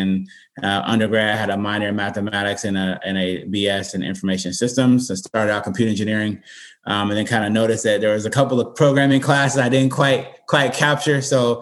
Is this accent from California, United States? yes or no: yes; Los Angeles, California, United States; So I'm originally from Northeast LA.